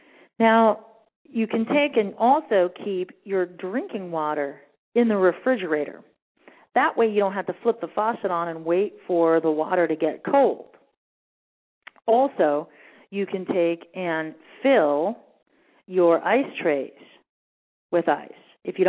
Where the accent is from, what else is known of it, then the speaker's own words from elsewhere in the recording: Arizona, United States; even though I grew up here in Arizona.